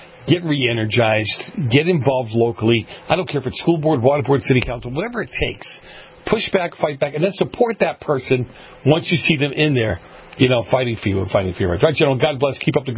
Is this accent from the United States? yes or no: yes; Boston, Massachusetts, United States; Shades of growing up in Boston with the mafia is what this is for me, anyway.